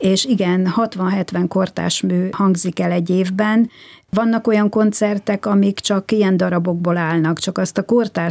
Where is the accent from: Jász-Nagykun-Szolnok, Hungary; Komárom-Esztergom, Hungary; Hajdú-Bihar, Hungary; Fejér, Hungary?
Jász-Nagykun-Szolnok, Hungary; Mezőtúr; born there